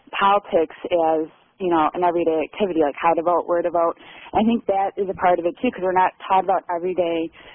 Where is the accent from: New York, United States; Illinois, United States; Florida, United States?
Illinois, United States; Chicago; I grew up in Chicago. I went to school all my life in Chicago.